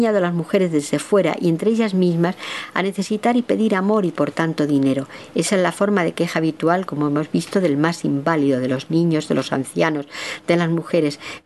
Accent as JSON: {"language": "Spanish", "region": "Extremadura", "country": "Spain", "tie": "born or raised there", "said": "Yo me acuerdo de chica que los grandes terratenientes de mi tierra, de Extremadura, nunca decían que eran ricos"}